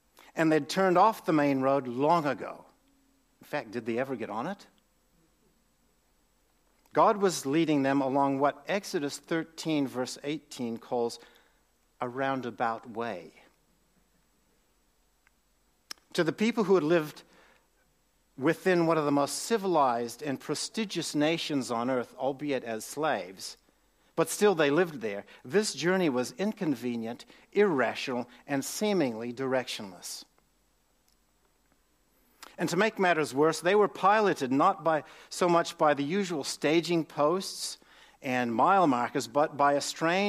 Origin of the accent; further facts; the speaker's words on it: United States; I'm an American. I watched on TV the very first Super Bowl, which was 1967.